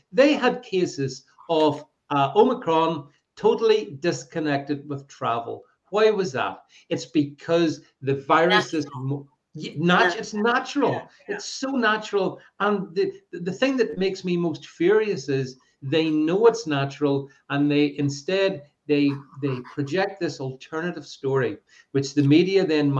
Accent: United Kingdom; it's shocking to me as a British

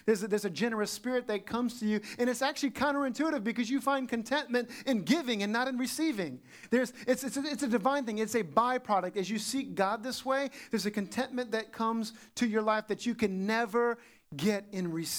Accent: Louisiana, United States; I'm telling you, I'm from South Louisiana. I grew up with swamps all around me.

